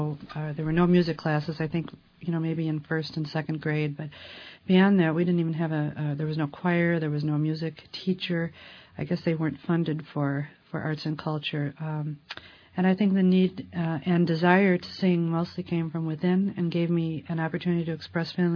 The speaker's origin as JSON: {"language": "English", "town": "Chicago", "region": "Illinois", "country": "United States", "tie": "born or raised there", "said": "I grew up in Chicago, Illinois."}